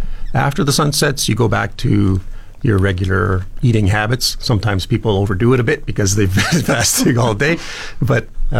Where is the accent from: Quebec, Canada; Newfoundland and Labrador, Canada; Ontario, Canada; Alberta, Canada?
Alberta, Canada; Edmonton; now in Fort McMurray, Canada; I was born and raised in Edmonton. I worked as a teacher there in a private school for a few years, and then saw some opportunities here.